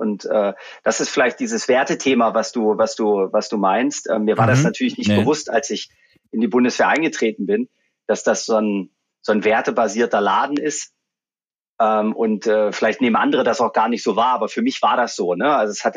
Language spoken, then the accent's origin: German; Magdeburg, Saxony-Anhalt, Germany; Ich bin ja in Magdeburg aufgewachsen. Ich war 11, als die Wende war.